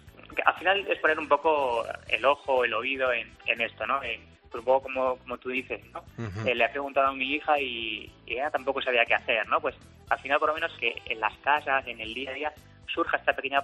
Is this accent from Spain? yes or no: yes; Alicante, Valencian Community, Spain; somos de la misma tierra, somos alicantinos los dos